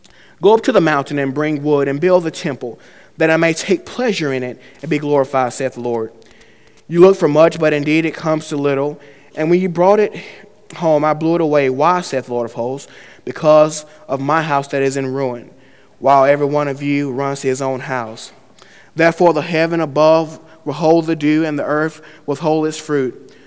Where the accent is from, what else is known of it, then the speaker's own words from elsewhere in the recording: Mobile, Alabama, United States; I'm from Mobile, and I know about hurricanes a great bit, and I live about 5 minutes from the water.